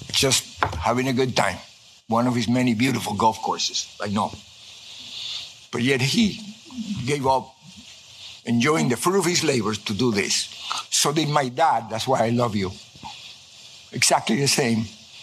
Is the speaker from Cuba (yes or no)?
yes; Cuba; now in United States; to tell him about I came from Cuba and all, blah, blah, blah.